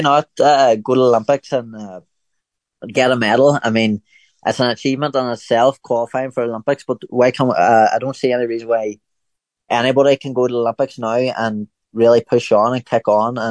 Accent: Newtownstewart, Northern Ireland, United Kingdom; We're just from Newton Stewart's not a big place now, as you know, it's just a wee small place.

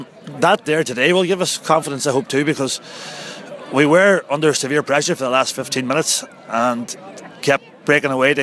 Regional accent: Drumcondon, Northern Ireland, United Kingdom; I'm from Drumcondon, just outside

